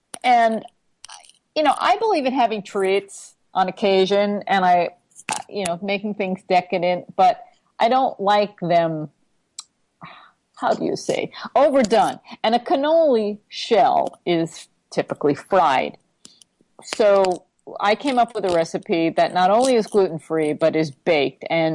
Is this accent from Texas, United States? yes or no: no; Long Island, New York, United States; Right, I remember growing up on Long Island, and we were near an Italian neighborhood in Deer Park that had some wonderful Italian bakeries